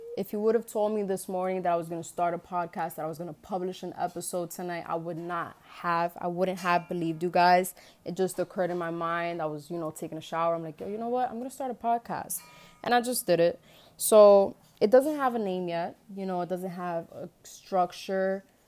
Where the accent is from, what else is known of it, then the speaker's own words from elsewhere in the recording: New York City, New York, United States; But, I'm 21 years old. I was born and raised in the Bronx. That's in New York City, for those that may not know.